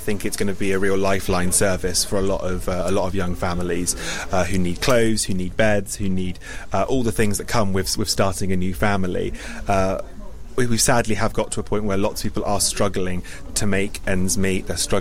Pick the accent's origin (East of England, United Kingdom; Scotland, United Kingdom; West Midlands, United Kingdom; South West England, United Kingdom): South West England, United Kingdom; Weymouth; I grew up here in Weymouth, where this clothes bank is.